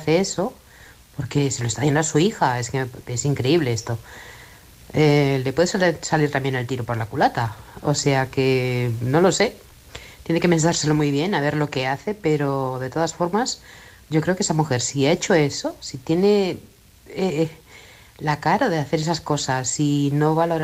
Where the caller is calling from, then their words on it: Manresa, Catalonia, Spain; de Manresa, Barcelona.